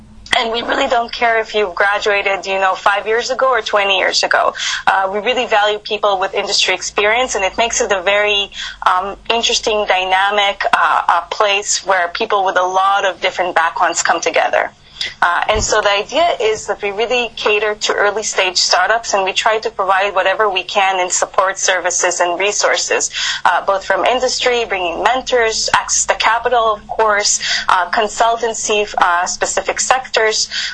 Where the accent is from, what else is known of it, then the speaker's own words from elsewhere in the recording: Israel; now in China; I come from Israel, born and raised there, and I've actually worked in Israel for some years in law.